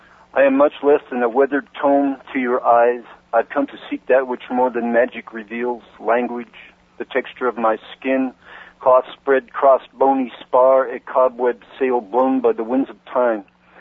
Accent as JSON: {"language": "English", "region": "Colorado", "country": "United States", "lives_now": "Redding, United States", "said": "I'm from Colorado and headed back there in a couple of years, married a lady here in Redding, and I'm here until her daughter graduates from high school."}